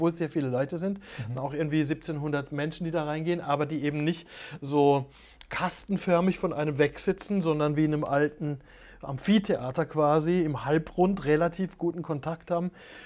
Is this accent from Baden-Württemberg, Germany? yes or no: yes; Ötigheim, Baden-Württemberg, Germany; Ich bin in Oetichheim groß geworden, auch auf der Freilichtbühne.